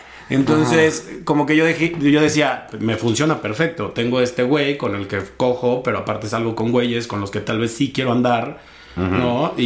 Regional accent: Querétaro, Mexico; Yo vengo de Querétaro, ¿no? Entonces, es una ciudad súper conservadora, como muy cerrada.

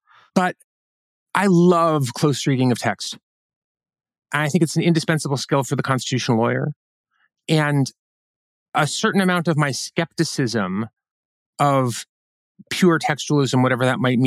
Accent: United States; That's my perspective as a teacher and as a lawyer and as an American and, you know, all sorts of other things.

